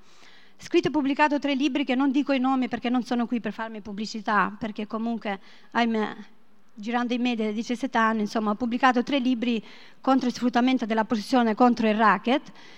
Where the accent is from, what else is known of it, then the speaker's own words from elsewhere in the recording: Albania; born there; Italian is a second language; E io fui sequestrata in Albania, il mio paese natale